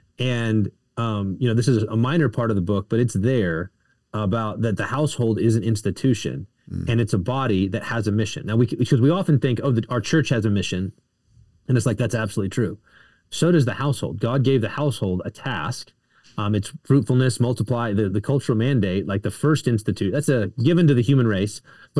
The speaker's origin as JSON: {"language": "English", "region": "Texas", "country": "United States", "tie": "born or raised there", "said": "And I grew up in the South in Texas, in a kind of a suburban sort of setting."}